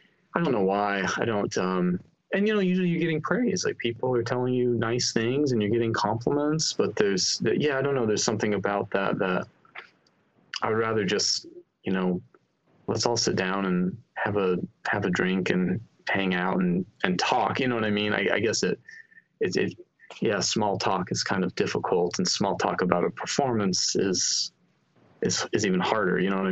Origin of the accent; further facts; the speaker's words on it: Utah, United States; to the West Coast, where I grew up in Utah.